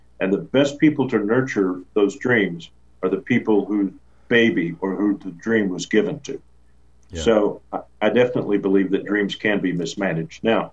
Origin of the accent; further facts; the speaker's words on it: the South, United States; I was raised in the South by Southern parents